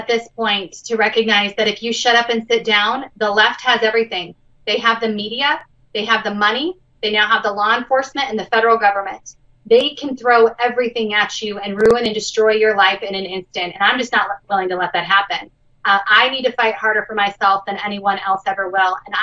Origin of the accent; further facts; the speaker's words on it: Colorado, United States; That's the kind of strength we have in my hometown. That's the kind of strength we have in Colorado